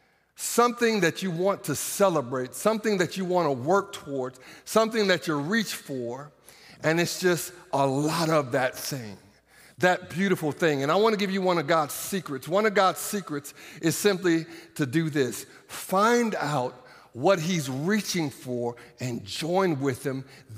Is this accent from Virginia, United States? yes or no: no; Iowa, United States; I'm from Iowa. I'm glad to be from Iowa.